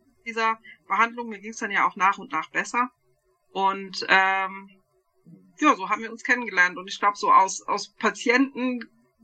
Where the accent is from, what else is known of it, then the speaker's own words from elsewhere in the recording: Hesse, Germany; Ja, genau, aus Südhessen. Ja, also wir wohnen in Bürstadt und das ist eigentlich genau in so einem Dreiländereck zwischen Baden-Württemberg, Rheinland-Pfalz und Hessen.